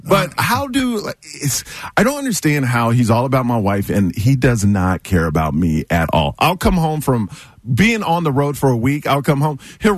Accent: Houston, Texas, United States; I grew up in Houston, Texas, in an all-white neighborhood.

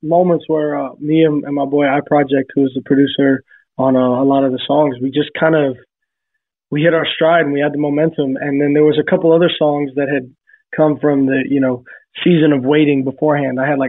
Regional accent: Tampa, Florida, United States; now in Nashville, United States; I'm from Tampa

